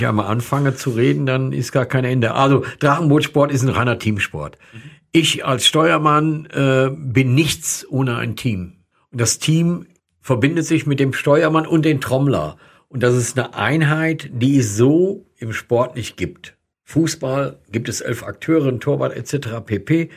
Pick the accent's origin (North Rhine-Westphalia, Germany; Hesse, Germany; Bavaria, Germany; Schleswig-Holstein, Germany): North Rhine-Westphalia, Germany; Borken; Ich bin aus Borken, aus dem Münsterland, genau.